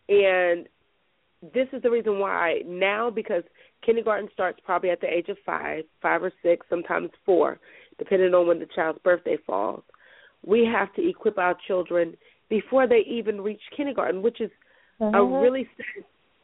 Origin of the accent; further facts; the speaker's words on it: Tacoma, Washington, United States; now in Seattle, United States; Calling from Seattle. I'm from Tacoma, Washington.